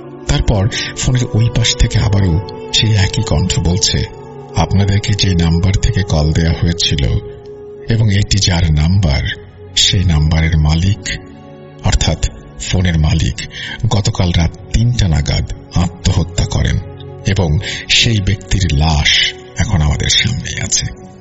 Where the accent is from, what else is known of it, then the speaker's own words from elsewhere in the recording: Brahmanbaria, Chittagong Division, Bangladesh; তো আমার গ্রামের বাড়ি ব্রাহ্মণবাড়িয়া এবং আমার সাথে এই ঘটনাটি ঘটে আমার গ্রামের বাড়িতেই।